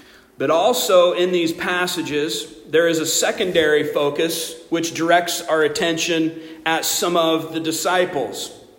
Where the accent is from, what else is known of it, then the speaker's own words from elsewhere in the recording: Grand Junction, Colorado, United States; I mean, Grand Junction? Come on. I'm from Grand Junction, by the way.